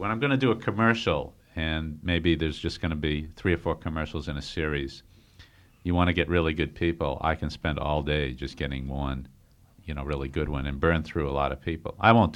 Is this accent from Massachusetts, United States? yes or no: yes; Massachusetts, United States; accent: Boston; And then I always hear my Boston accent when I say pizza there.